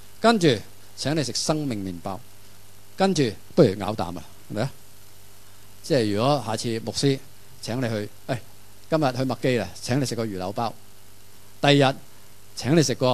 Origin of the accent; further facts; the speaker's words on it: Hong Kong; 即系我哋香港人就乜都食嘅